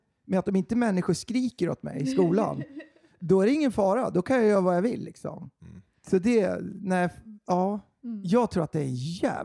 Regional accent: Sweden; also born or lived in United States; när jag växte upp i Sverige

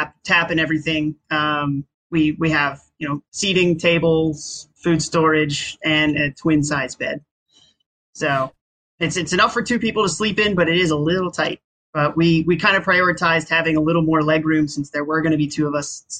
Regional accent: Virginia, United States; Virginia.

